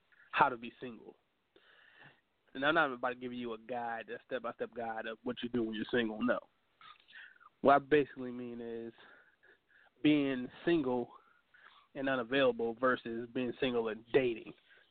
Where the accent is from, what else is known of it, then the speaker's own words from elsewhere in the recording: Virginia, United States; And when I was in Louisiana, like, what's monsoon season? Like, I'm from Virginia. I don't know what that is.